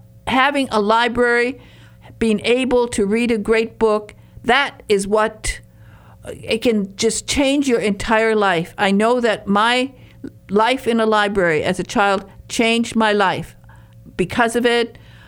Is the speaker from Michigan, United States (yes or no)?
yes; Detroit, Michigan, United States; and I come from Detroit. I lived in Detroit as a child, and we had one of the best libraries.